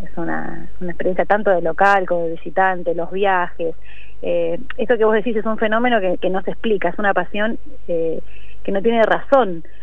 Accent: La Matanza, Buenos Aires Province, Argentina; en este caso de La Matanza, donde yo nací, donde yo me crié

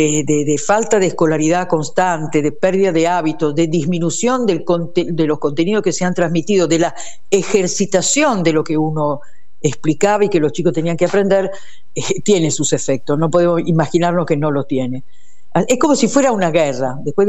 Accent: Italy; Spanish is a second language; Italia, porque yo soy italiana, yo nací en Italia. Yo vivía sí. en una base aérea porque mi papá era aviador

